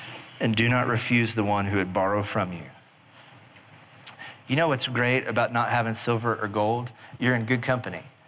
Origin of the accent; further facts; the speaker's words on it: Oklahoma, United States; I grew up in Oklahoma. Like, we lived out in the country.